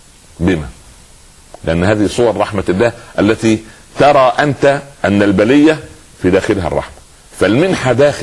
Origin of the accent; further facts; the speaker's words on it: Upper Egypt, Egypt; حتى عندنا في الصعيد يقولوا على الجدي الصغير سخل.